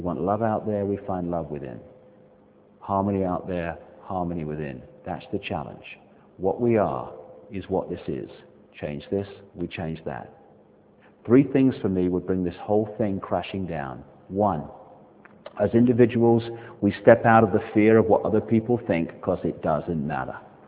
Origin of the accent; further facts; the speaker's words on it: United Kingdom; So I'm British, I'm proud of that.